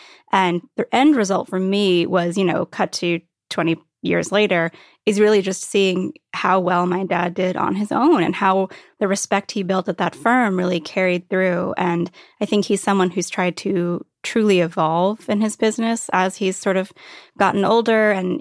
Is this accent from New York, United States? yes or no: no; Virginia Beach, Virginia, United States; I mean, I grew up in Virginia Beach, which is this, it seems like this real laid back surfer town.